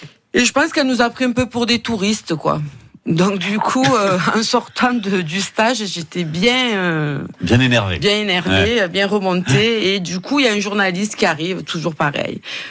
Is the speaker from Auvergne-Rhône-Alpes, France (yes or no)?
no; Marseille, Provence-Alpes-Côte d'Azur, France; Parce qu'il ne savait pas que j'étais de Marseille.